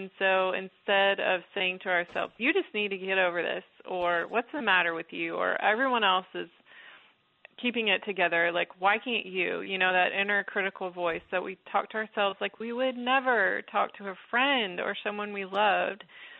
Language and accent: English; Texas, United States; Well, I grew up in Texas where the roads are flat, and the last bike I had been on was a pink Schwinn 10-speed